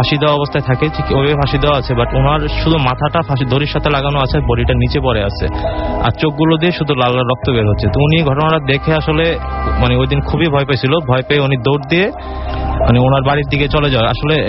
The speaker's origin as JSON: {"language": "Bangla", "town": "Koikhola", "region": "Chittagong Division", "country": "Bangladesh", "said": "আমাদের গ্রামের বাড়ি হচ্ছে ব্রাউনবুড়িয়া ডিস্ট্রিক্টে, এটা কসবা থানা, আমার গ্রামের নাম হচ্ছে কৈখলা"}